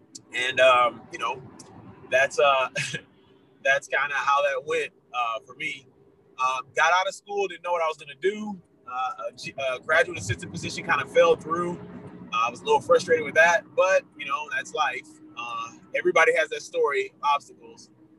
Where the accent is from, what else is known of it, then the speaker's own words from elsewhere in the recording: Missouri City, Texas, United States; I'm from Houston, Texas, specifically a city, Missouri City, Texas. Mo City, as most people know it. Look out. Grew up in Texas my whole life.